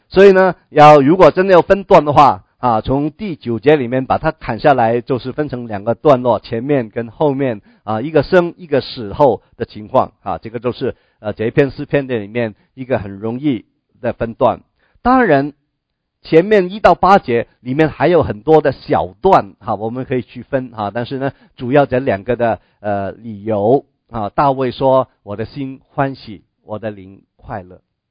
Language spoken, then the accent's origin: Chinese; China; 他们写诗不像我们中国人，有中国人呢写诗有押韵啊